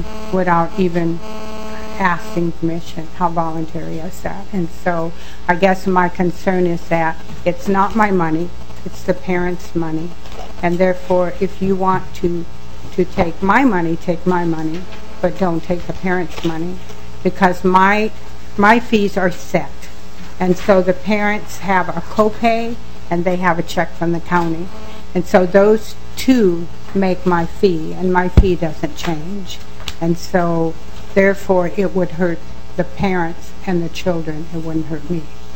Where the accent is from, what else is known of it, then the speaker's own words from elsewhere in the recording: Carlton, Minnesota, United States; I'm from Carlton, Minnesota, a daycare provider there.